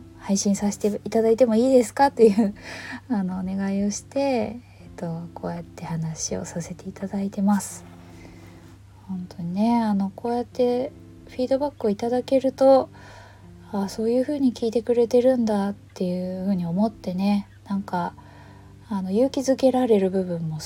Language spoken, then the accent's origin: Japanese; Kansai, Japan; accent: Kansai dialect; moved away; こっちに出てきて20年ぐらい経つので、自分のその関西弁というものに自信がなくなり始めていた